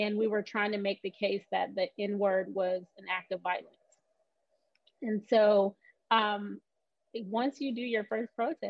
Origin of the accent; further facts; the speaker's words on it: Oakland, California, United States; I was born and raised in Oakland.